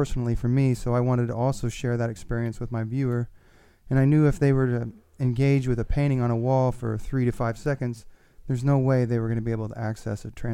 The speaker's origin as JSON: {"language": "English", "region": "Illinois", "country": "United States", "said": "I'm an artist from Illinois."}